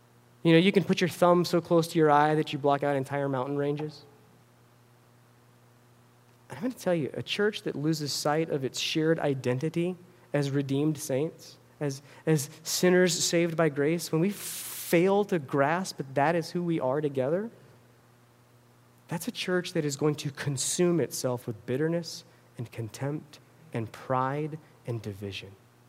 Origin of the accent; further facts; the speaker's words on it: United States; I come from Los Estados Unidos, and I would like to talk to you about God.